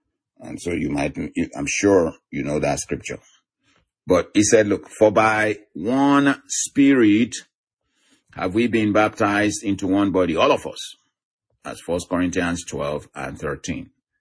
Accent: Southwest Nigeria, Nigeria; I mean, I grew up in the, you know, southwestern part of Nigeria

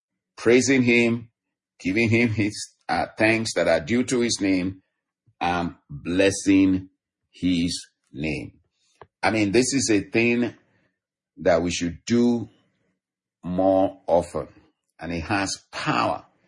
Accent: Nigeria; now in United States; And I love my heritage where I grew up from in Africa, in Nigeria.

